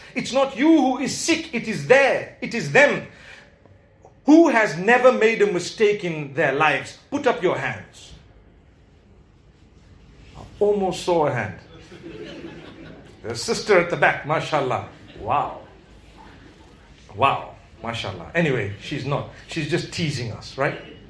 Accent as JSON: {"language": "English", "country": "Zimbabwe", "said": "I come from Zimbabwe, I know of so many school teachers and university lecturers and doctors and lawyers"}